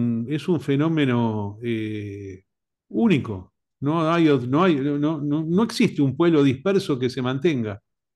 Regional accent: Argentina; argentino, soy

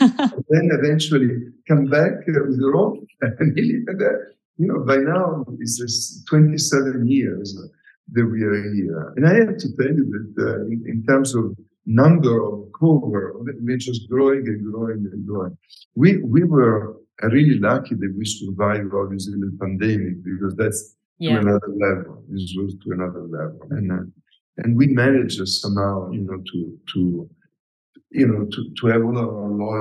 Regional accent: Milan, Lombardy, Italy; English is a second language; Yeah, I'm from Milano. And so I took my university degrees in Milano.

